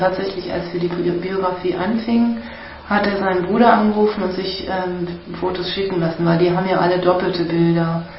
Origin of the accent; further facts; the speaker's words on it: Cologne, North Rhine-Westphalia, Germany; born there; Ich bin in Köln geboren, ich kenne mich da super gut aus.